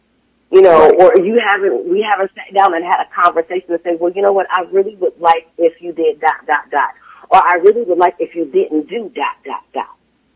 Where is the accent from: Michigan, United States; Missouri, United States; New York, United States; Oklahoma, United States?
Michigan, United States; Now, I'm from Michigan, so I have an attitude. I'm Midwest. I got a Midwest attitude.